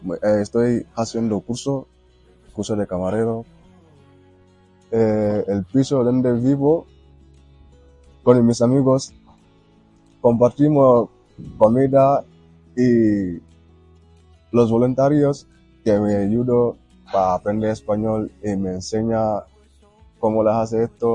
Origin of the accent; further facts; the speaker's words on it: Gambia; Spanish is a second language; soy de Gambia, tengo 20 años.